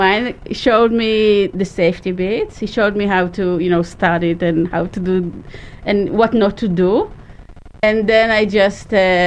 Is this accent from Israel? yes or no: yes; Israel; now in Australia; In Israel, I came from Israel, and in Israel, it's not very common to see wood lying around.